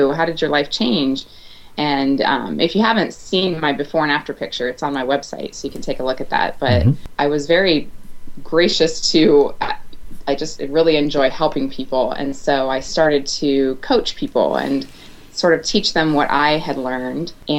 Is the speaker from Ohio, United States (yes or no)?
yes; Ohio, United States; also born or lived in Chile; But I grew up here in Ohio in a small town, college town, and really wanted to do nothing but get out of Ohio.